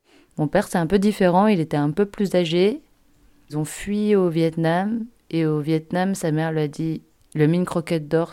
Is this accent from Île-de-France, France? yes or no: yes; Aulnay-sous-Bois, Île-de-France, France; also born or lived in Villepinte; Je suis née à Villepinte et j'ai grandi à Aulnay-sous-Bois, dans le 93, Seine-Saint-Denis, dans la région parisienne. Mon enfance, c'était dans les années 90, quoi.